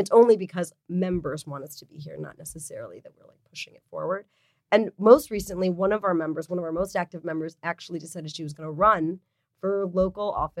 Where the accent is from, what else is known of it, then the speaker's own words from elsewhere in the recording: Michigan, United States; I'm originally from Michigan. Michigan is now a purple state.